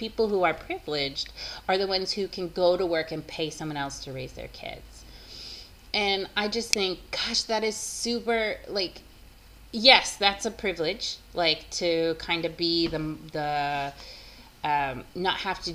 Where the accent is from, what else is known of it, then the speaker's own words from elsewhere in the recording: United States; first language English; I am an English, my first language is English. Like, I'm a United States citizen.